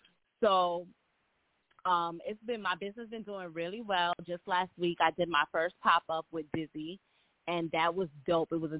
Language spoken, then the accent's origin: English; Long Island, New York, United States; I'm from Long Island.